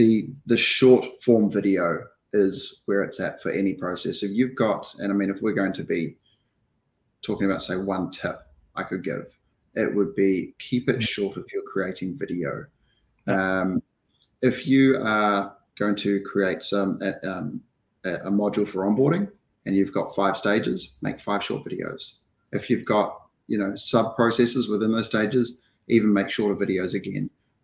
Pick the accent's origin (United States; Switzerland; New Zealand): New Zealand; I'm from New Zealand. I've got a law background. I'm now a tech company founder.